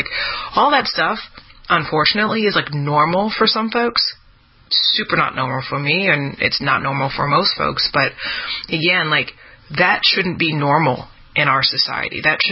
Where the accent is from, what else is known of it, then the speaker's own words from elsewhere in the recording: District of Columbia, United States; how I grew up in the District of Columbia, we were surrounded by all sorts of black folks.